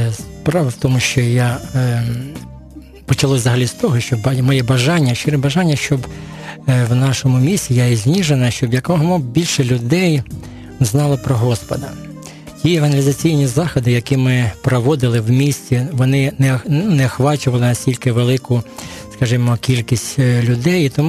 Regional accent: Sumy, Sumy Oblast, Ukraine; moved away as an adult; now in Nizhyn, Ukraine; Ні, я не народився в Ніжині, бо я військовий бувший, я полковник запасу, тому я родом сам із Сумщини, із Сум самих. Але так, останнє місце моєї просто служби було в Ніжині, я закінчив тут з 91-го року, і так залишився в Ніжині, Ніжин став моїм тепер рідним містом.

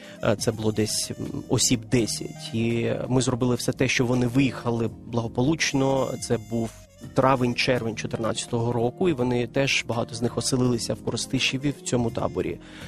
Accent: Donetsk, Donetsk Oblast, Ukraine; Ukrainian is a second language; Я сам з Донецька, і ви розумієте, що в Донецьку не було ані часу, ані приводу вивчати українську мову.

